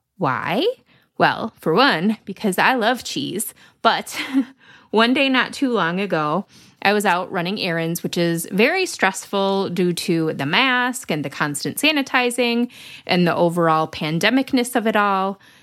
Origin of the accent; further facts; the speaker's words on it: Lansing, Michigan, United States; I grew up in South Lansing, so Washington Park, there was a big ice skating rink when I was younger.